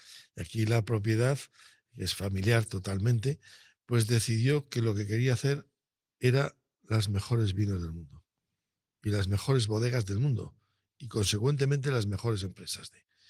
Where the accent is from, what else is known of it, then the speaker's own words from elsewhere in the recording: Cigales, Castile and León, Spain; soy de Cigales y me encanta Cigales y el clarete de Cigales está estupendo